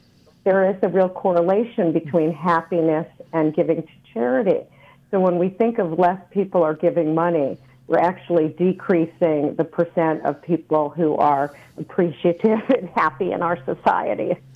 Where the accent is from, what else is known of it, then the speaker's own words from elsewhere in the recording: New York, United States; I am a New Yorker.